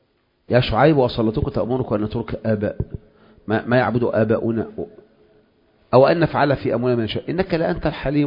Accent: Egypt

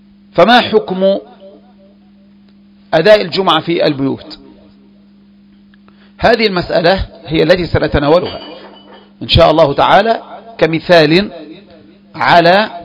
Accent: Egypt; تلك البلاد التي نحن فيها وهي بلدنا مصر

